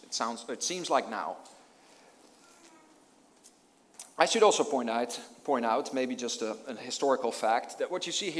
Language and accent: English; Netherlands; growing up in the Netherlands